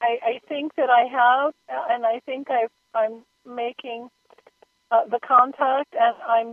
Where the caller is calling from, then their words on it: Florida, United States; I'm calling from Florida, and I'm still in deep process down here